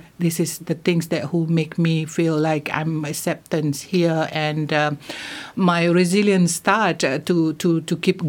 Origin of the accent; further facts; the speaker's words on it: Malaysia; now in United Kingdom; I'm originally from Malaysia. I've been in UK since 2019. I guess it's almost like 3.5 years now.